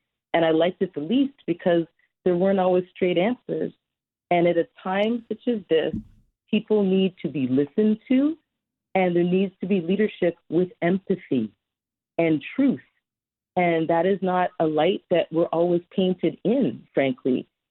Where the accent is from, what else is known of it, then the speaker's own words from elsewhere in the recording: Toronto, Ontario, Canada; I love the city of Toronto, it's my hometown